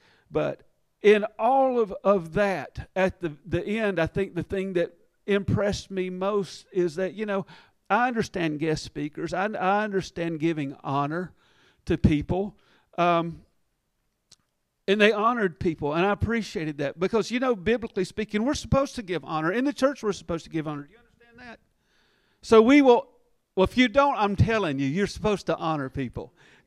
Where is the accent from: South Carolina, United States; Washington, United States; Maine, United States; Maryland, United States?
South Carolina, United States; I'm from South Carolina.